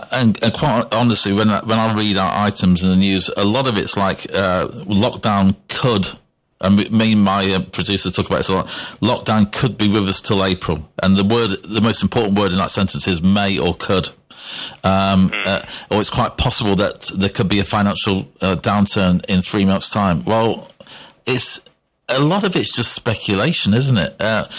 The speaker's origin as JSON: {"language": "English", "country": "United Kingdom", "said": "As British people, we kind of knew what was going on in England."}